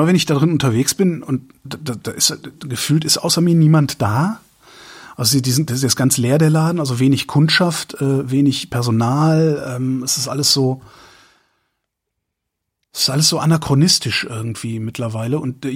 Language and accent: German; Erftstadt, North Rhine-Westphalia, Germany; Urban, gab's bei uns in Erftstadt, also wo ich zur Schule gegangen bin, das ist ja so eine Samtgemeinde aus, ich glaube, 14 Orten oder so.